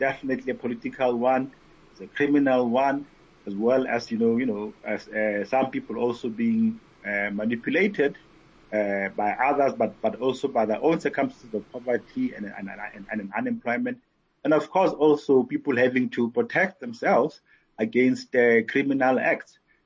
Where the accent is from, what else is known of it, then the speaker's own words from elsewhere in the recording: South Africa; I know from my hometown that the people who looted the mall, just 2 traffic lights from my parents' home, were members of the community.